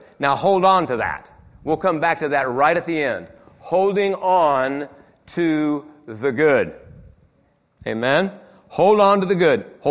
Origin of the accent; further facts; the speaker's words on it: Spain; I spent some formative years in Spain. I grew up in Spain as a young man.